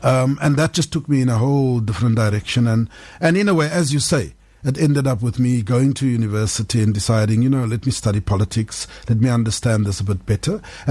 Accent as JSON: {"language": "English", "town": "Cape Town", "region": "Western Cape", "country": "South Africa", "tie": "born or raised there", "lives_now": "Johannesburg, South Africa", "said": "I'm a local boyki. I'm from Cape Town, even though I now reside in Johannesburg. You know, grew up and studied at high school in Mitchell's Plain."}